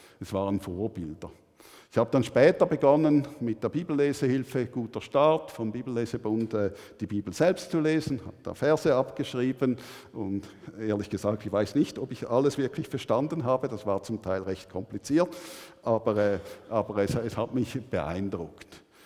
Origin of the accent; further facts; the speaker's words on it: Thurgau, Switzerland; Ich bin ja als Pfarrersohn im Thurgau aufgewachsen